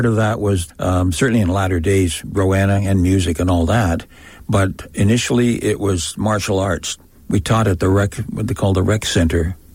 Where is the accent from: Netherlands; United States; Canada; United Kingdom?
Canada; Toronto, Ontario; moved away; my coming here so many years ago, I was a little bit suspect by many people. Mm-hmm. Because where? I was from Toronto.